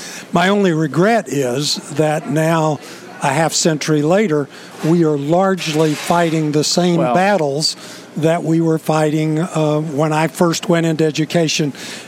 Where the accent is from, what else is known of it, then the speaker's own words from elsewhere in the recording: Pennsylvania, United States; moved away as an adult; In 1976, I came here from Pennsylvania. I didn't know how to eat crab. I had never had a hard-shelled crab.